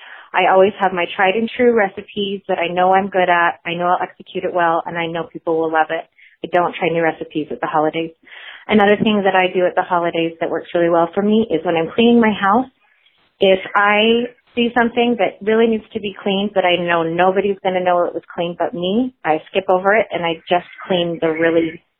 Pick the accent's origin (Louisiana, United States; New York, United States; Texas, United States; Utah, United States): Utah, United States; I am from Northern Utah.